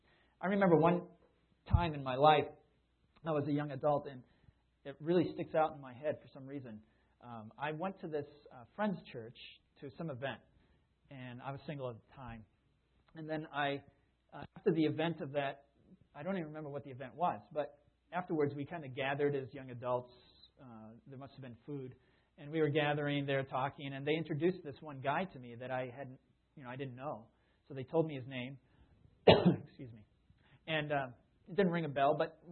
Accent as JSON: {"language": "English", "region": "Massachusetts", "country": "United States", "said": "And now this is in Massachusetts. We're both from Massachusetts."}